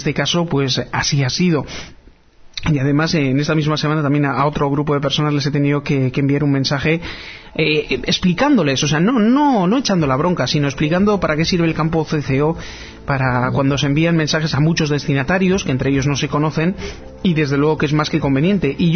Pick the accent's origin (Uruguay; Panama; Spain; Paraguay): Spain; Bilbao, Basque Country; que somos de Bilbao, así que. Y en algunos casos del centro.